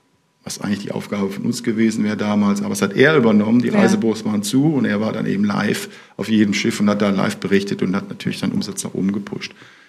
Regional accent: Hamburg, Germany; ich bin ein Hamburger, beziehungsweise komme aus der Nähe von Hamburg.

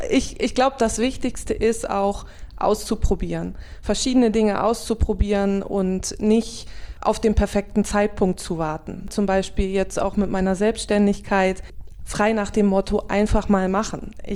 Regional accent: Osterode, Lower Saxony, Germany; moved away as an adult; now in Netherlands; Ich bin 39 Jahre, aufgewachsen in Osterode und lebe jetzt seit 8 Jahren in Holland. Ich bin damals für meinen Job nach Holland gegangen

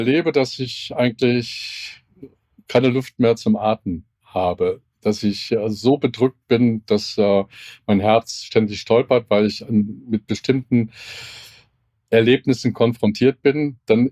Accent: Bochum, North Rhine-Westphalia, Germany; Ja, ich komme aus Bochum und ich lebe hier in Bochum

